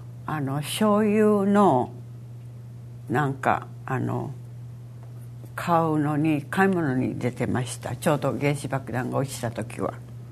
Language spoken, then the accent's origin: Japanese; Nagasaki, Japan; あ、あの生まれは、はい、あの本籍ですか、梶山町、はい